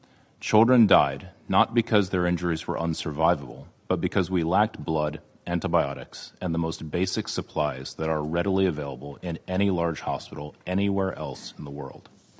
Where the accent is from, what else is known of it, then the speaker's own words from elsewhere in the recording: United States; I am an American trauma and critical care surgeon based in Stockton, California.